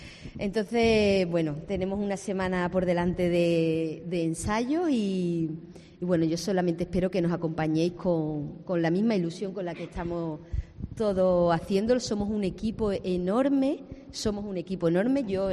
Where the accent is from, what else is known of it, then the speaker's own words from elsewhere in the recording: Cádiz, Andalusia, Spain; De esos 16 o 17 artistas que somos, 13 somos de Cádiz